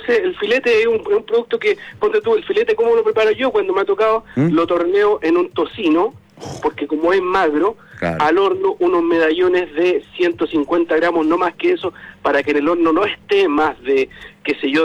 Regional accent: Santiago, Santiago Metropolitan Region, Chile; Ahora, nosotros somos de Santiago, yo en este minuto estoy en Santiago Centro, tú estás en Providencia

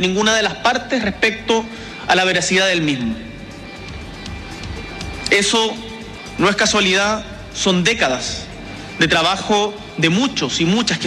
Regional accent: Chile; Como chilenos y chilenas, tenemos motivos para estar orgullosos de nuestro país en general

